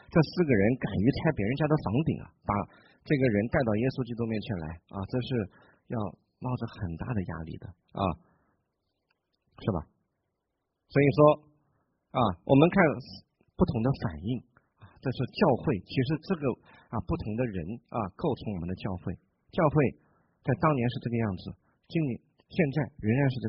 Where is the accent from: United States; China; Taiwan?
China; Hunan; 这是我小时候在我们那个湖南农村的时候经常看到的。我小时候在湖南长大的啊